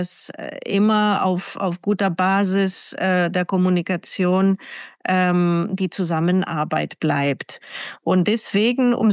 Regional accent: Greece; now in Germany; Ich persönlich als Griechin, die 25 Jahre in Deutschland lebt

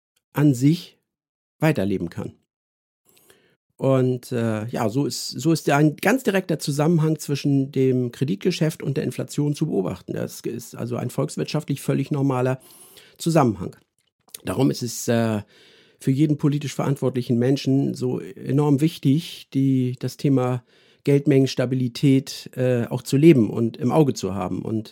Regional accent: Germany; Und ja, und so sind wir Deutsche dann vielleicht im internationalen Vergleich, zumindest sagt man uns das ja nach, außergewöhnlich ängstlich

